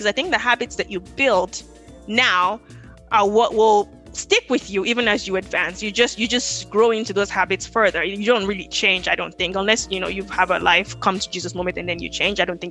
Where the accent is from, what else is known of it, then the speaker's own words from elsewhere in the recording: Nigeria; English is a second language; maybe at least I was coming from Nigeria where there's no credit card.